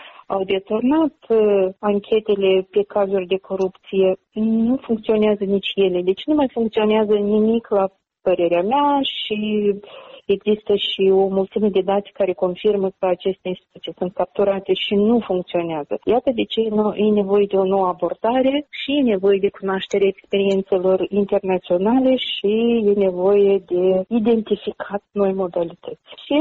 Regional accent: Moldova; m-am născut și am crescut în Republica Moldova

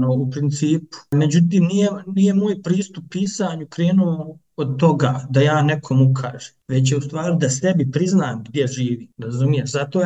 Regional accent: Sarajevo, Federation of Bosnia and Herzegovina, Bosnia & Herzegovina; moved away; familije koja je ono izbjegla isto iz Sarajeva, 95. 96. Tako da ja imam u stvari, moj rodni grad je imaginaran, on ne postoji.

